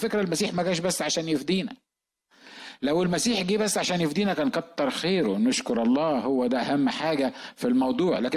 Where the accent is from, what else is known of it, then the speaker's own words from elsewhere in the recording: Upper Egypt, Egypt; وعارف الرجاله الكبار كده عندنا في الصعيد